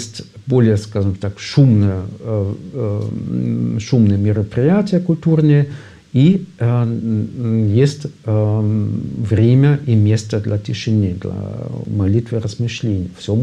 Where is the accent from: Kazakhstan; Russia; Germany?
Germany; Hamburg; Russian is a second language; вот в моем родном городе Гамбург, в Альтоне